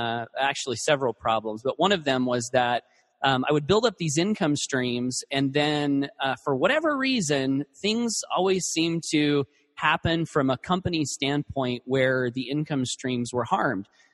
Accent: Blackfoot, Idaho, United States; traveling from my hometown of Blackfoot to Idaho Falls, where I was working in this call center

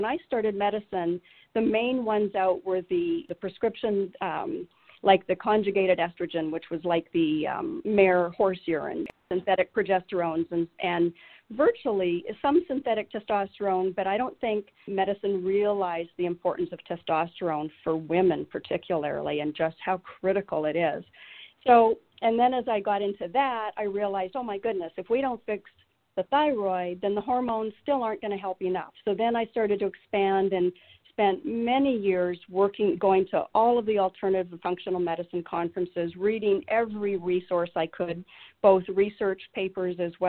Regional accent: British Columbia, Canada; moved away as an adult; also born or lived in New Mexico; now in Arizona, United States; My accent might be showing up. I actually grew up in British Columbia, so I raised my children in the West Coast, Northwest, and came to Arizona in 2010. I was in New Mexico

